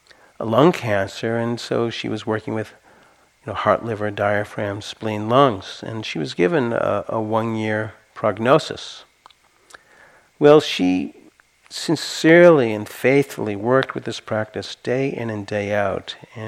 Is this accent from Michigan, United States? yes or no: no; Santa Cruz, California, United States; I'm from Santa Cruz. We like it weird.